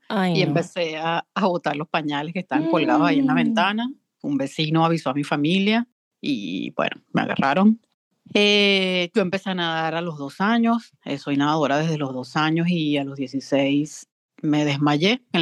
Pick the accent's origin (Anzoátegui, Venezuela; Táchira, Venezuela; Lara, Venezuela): Lara, Venezuela; Barquisimeto; also born or lived in Caracas; Yo vivía en Caracas, yo soy de Barquisimeto. Viví en Caracas en esa oportunidad con unas amigas y me fui a estudiar para allá.